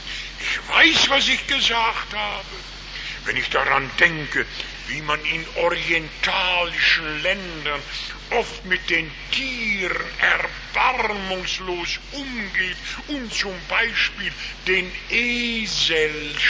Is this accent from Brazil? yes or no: no; North Rhine-Westphalia, Germany; ich komme aus der Nähe des Ruhrgebiets.